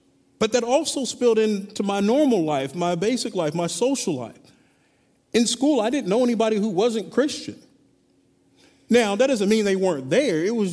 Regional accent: Wichita, Kansas, United States; I grew up in Wichita, Kansas, and I was born into this church thing.

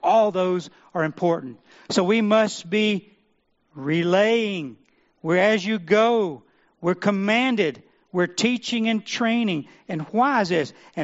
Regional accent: Monroeville, Alabama, United States; I'm from Monroeville, and y'all from Monroe. I'm a Monroe County boy

